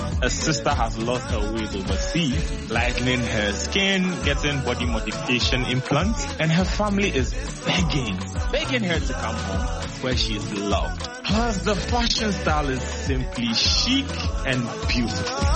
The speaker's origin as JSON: {"language": "English", "country": "Ghana", "said": "I can't end the year without shouting out, you know, the music scene in Ghana, because I'm Ghanaian."}